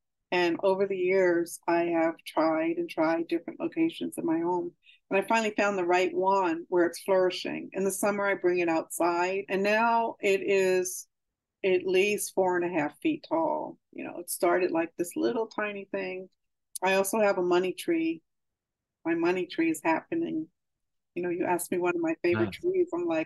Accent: Montclair, New Jersey, United States; born there; so I mentioned earlier where the first place I had lived, where I was born in Montclair, New Jersey.

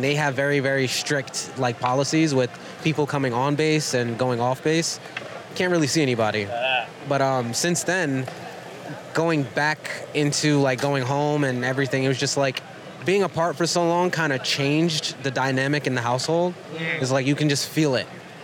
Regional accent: New York, United States; there's certain times where I might come across like rude because I'm from New York.

